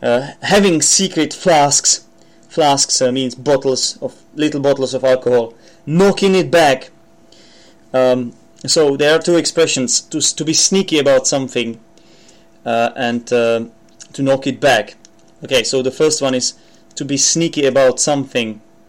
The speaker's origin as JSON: {"language": "English", "country": "Czechia", "accent": "Czech", "second_language": "English", "said": "I admit I'm not a native speaker. I'm from the Czech Republic, and my accent, even though I'm trying hard to have a British accent, it does from time to time resemble"}